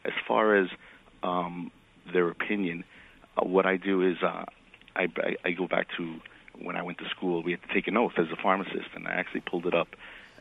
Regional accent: New York, United States; Well, I was born and raised in Inwood, and I've been active for many decades.

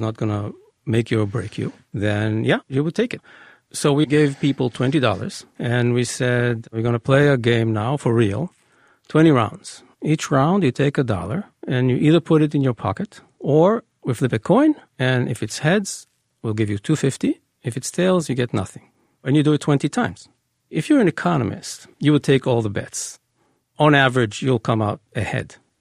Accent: Israel; first language Hebrew; English is a second language; I live in English, but my native tongue is Hebrew.

